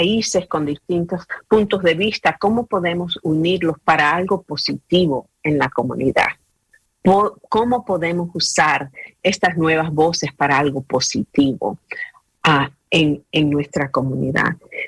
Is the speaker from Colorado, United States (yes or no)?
no; Flushing, New York, United States; also born or lived in Virginia; yo crecí en Flushing, Queens, cerca de City Field, a donde juegan los Mets. Bueno, yo nací en Virginia cuando mis padres llegaron